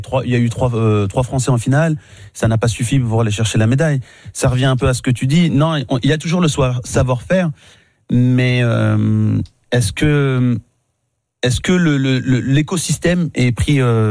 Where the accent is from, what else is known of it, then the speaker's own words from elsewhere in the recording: France; On est français, on sait faire